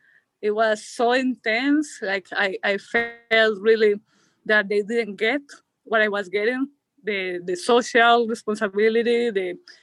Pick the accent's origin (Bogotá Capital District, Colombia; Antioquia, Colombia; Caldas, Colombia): Antioquia, Colombia; now in Valdivia, Chile; I'm from Colombia, from a rural area close to Medellin. I went to school in Medellin.